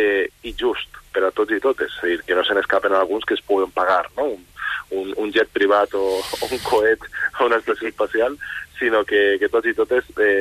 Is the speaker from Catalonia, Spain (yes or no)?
no; Valencia, Valencian Community, Spain; i jo soc de València, en particular a València, per ficar-vos el cas